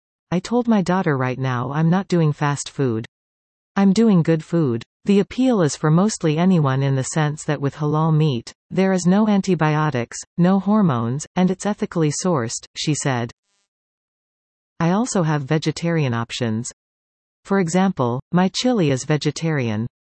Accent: Nova Scotia, Canada; I grew up in Nova Scotia, East meets East.

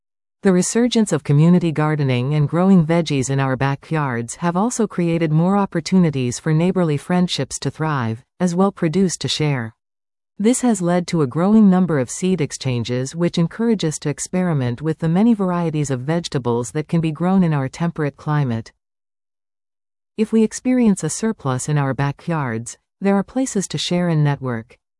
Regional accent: Ontario, Canada; The choice to support local was a natural extension of growing up in Niagara.

